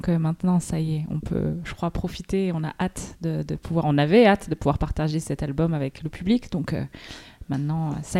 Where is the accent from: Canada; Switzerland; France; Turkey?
France; Briançon, Provence-Alpes-Côte d'Azur; moved away as an adult; now in Marseille, France; Donc j'ai grandi dans les Hautes-Alpes, et après une fois le bac en poche, comme beaucoup de jeunes aux Alpins, j'ai quitté le nid des montagnes pour aller étudier ailleurs